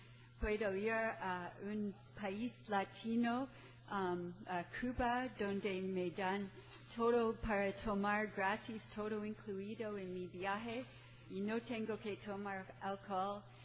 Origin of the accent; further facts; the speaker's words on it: Toronto, Ontario, Canada; Spanish is a second language; also born or lived in Mexico; Y yo vengo de Toronto. Yo aprendí español en México.